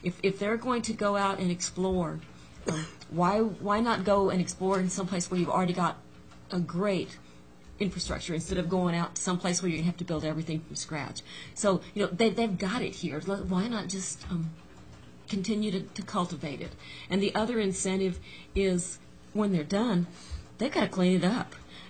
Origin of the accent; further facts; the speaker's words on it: Corpus Christi, Texas, United States; When I was growing up in Corpus Christi, Texas, every major had an office there.